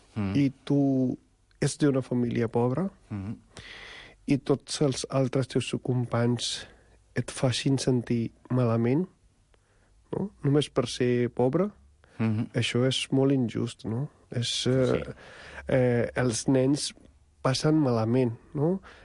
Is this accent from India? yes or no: yes; India; Catalan is a second language; now in Spain; jo sóc de la Índia. Ah, ets un hindú? No, sóc hindú, sóc sikh.